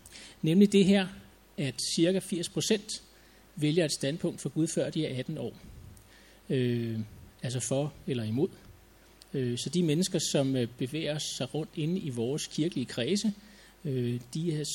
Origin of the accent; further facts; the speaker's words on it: Frederiksværk, Capital Region of Denmark, Denmark; nede i byen i Frederiksværk, hvor jeg voksede op.